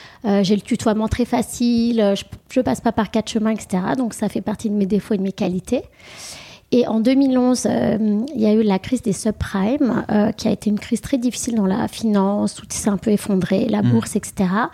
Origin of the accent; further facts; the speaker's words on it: Paris, Île-de-France, France; also born or lived in London; je suis parisienne. Ouais. J'ai tout le temps, enfin, j'ai hormis 4 années où j'ai vécu à Londres, j'ai toujours vécu à Paris, plus précisément en fait au Vésinet, en banlieue parisienne